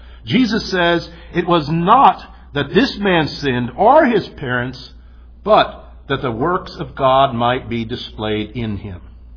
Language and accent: English; United States; I came from Tornado Alley.